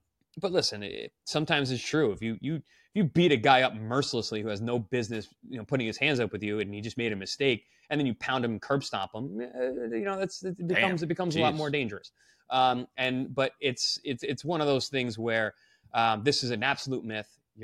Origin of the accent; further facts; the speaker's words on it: Huntington, New York, United States; I mean, dude, I'm from Huntington. Annoying. Huntington, Long Island.